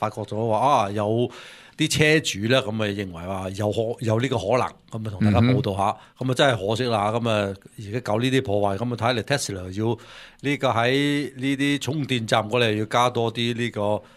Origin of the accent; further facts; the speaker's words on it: United States; 真系呢个首先系我哋美国人，即系美国属地啦